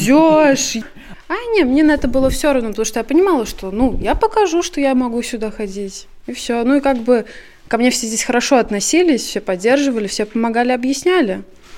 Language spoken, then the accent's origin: Russian; Krāslava, Krāslava Municipality, Latvia; Я сама из Краславы, но учусь в этом техникуме, я уже третий В-курс.